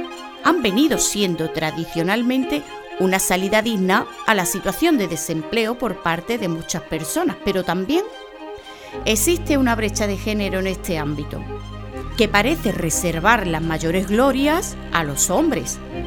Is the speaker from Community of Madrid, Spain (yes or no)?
no; Huelva, Andalusia, Spain; periodista onubense